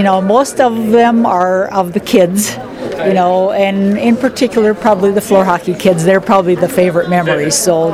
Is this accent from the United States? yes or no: yes; Iowa, United States; now in Owatonna, United States; And I grew up in Iowa, so no girls' basketball at my school.